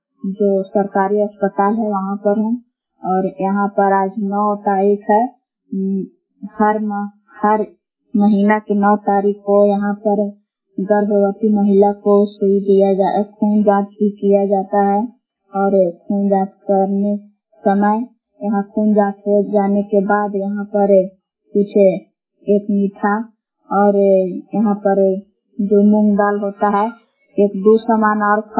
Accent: Belaon, Bihar, India; ग्राम बेलाव जिला कैमूर भगवान के निवासी हूँ।

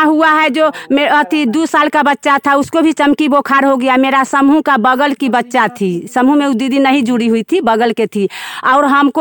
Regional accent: Chausma, Bihar, India; मेरा ग्राम है चौसमा, पंचायत मधुबनी, पोस्ट पताही, प्रखंड मुसहरी, जिला मुजफ्फरपुर के रहने वाले हैं।

